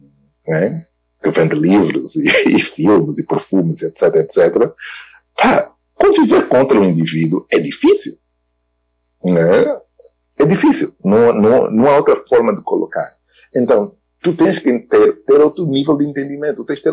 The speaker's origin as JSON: {"language": "Portuguese", "country": "Angola", "said": "eu venho de Angola"}